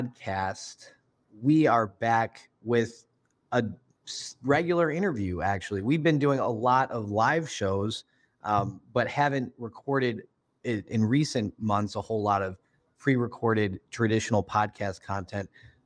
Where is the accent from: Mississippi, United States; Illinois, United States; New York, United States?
Illinois, United States; Chicago; Y'all are coming at us from my hometown and where I'm from, Chicago.